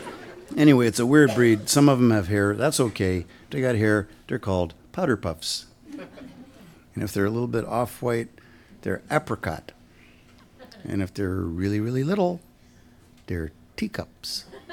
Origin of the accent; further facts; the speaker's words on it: Moose, Wyoming, United States; Moose, Wyoming, which is pretty much what it sounds like. Moose. I'm from Moose. You got a problem with that? Moose is tough.